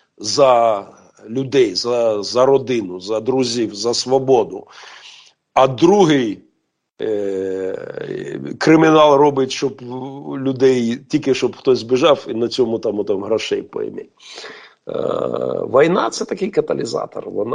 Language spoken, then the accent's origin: Ukrainian; Mariupol, Donetsk Oblast, Ukraine; помчався назад в Маріуполь, питаючись прорватися в моє рідне місто, щоб служити там.